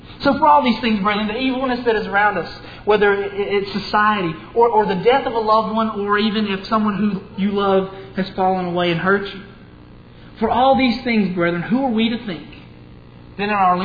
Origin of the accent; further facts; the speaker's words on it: Bradley, Arkansas, United States; I'm from Bradley. Bradley, Arkansas, it's a town of about 600 people.